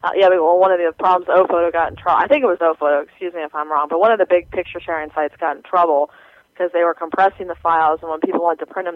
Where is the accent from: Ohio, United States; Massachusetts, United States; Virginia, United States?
Ohio, United States; now in California, United States; Yeah, you guys saw I was originally from Ohio, so yeah.